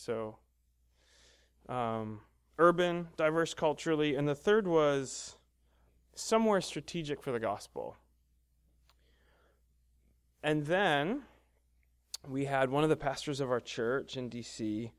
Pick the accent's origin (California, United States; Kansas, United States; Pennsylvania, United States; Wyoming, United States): Pennsylvania, United States; I grew up in Pennsylvania. I grew up in small town Pennsylvania as a pastor's kid.